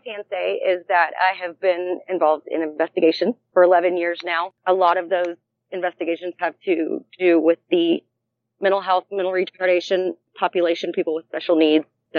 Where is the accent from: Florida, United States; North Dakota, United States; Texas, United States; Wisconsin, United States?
Texas, United States; And so, you know, being Texan, we need to share that with everyone.